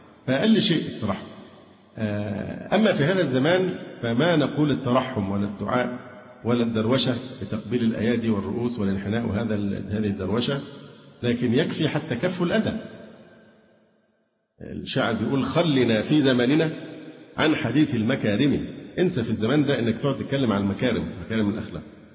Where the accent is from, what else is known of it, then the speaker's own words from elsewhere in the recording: Alexandria, Alexandria Governorate, Egypt; أنا اسكندراني